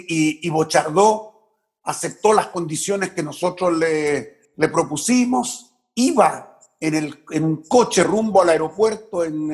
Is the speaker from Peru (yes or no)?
no; Chile; yo soy chileno, nacido en Chile, amante del fútbol chileno desde chico, pero por otro lado está la sangre que también tira.